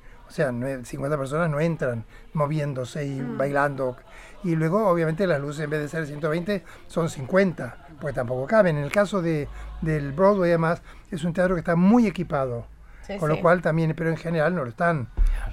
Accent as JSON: {"language": "Spanish", "country": "Argentina", "said": "Yo soy argentina, con las limitaciones de mi país, con los cortes de luz en el teatro"}